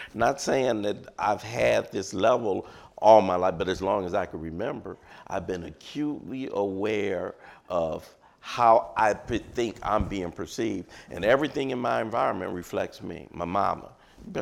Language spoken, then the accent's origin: English; Los Angeles, California, United States; I grew up in Los Angeles, but a bunch of folk had migrated, you know, to Los Angeles.